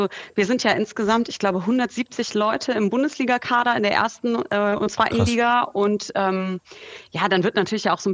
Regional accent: Hesse, Germany; Ich komme ganz witzig aus dem Nordhessischen, gar keine große Volleyballgegend

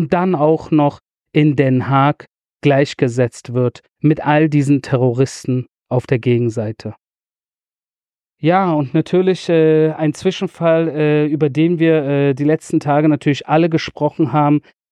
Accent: Iran; wo ich persönlich als Iraner, wenn ihr so wollt, bin ich froh, dass er von uns gegangen ist.

